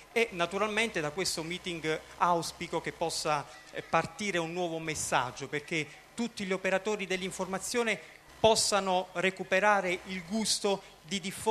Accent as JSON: {"language": "Italian", "town": "Vibonati", "region": "Campania", "country": "Italy", "tie": "born there", "said": "perché io sono nato a Vibonati, quindi sono onorato ed orgoglioso di appartenere a questa terra"}